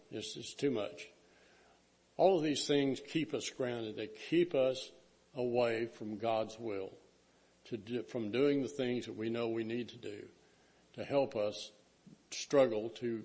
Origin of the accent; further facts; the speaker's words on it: Texas, United States; What can I say? I'm from Texas, so I wanted to put the Cowboys up there